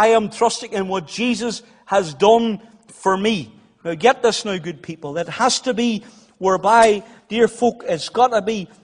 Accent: Moneymore, Northern Ireland, United Kingdom; whenever I was a cub growing up in Moneymore

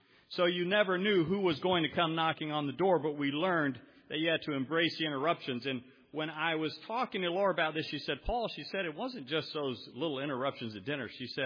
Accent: Liberia; I grew up in Africa. My parents moved to Liberia in 1970. I was in first grade.

